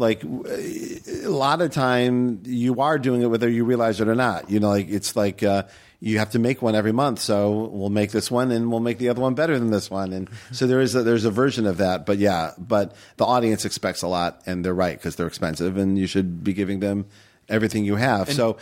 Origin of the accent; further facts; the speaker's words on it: Cleveland, Ohio, United States; Yeah, I'm from Cleveland. We had lake effect wind. We had like 33 below zero.